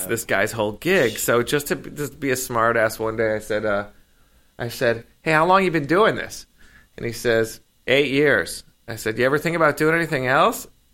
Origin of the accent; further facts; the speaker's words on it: Chicago, Illinois, United States; He's from Chicago. I'm from Chicago.